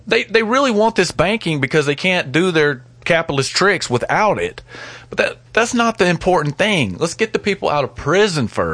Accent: Alabama, United States; So on to our next story, and that is out of my home state in Alabama.

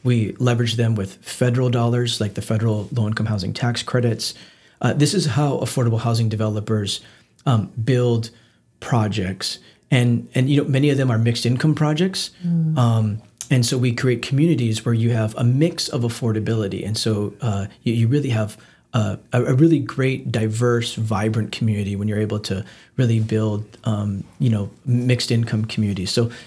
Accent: Hawaii, United States; I'm from Hawaii, so I really enjoy my brothers and sisters in the Samoan community with the Asia Pacific Cultural Center.

